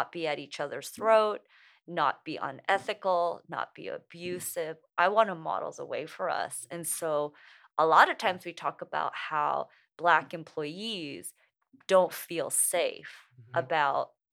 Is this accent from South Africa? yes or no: no; Portland, Oregon, United States; I also feel very, very comfortable going out to our diverse communities because I'm from Portland.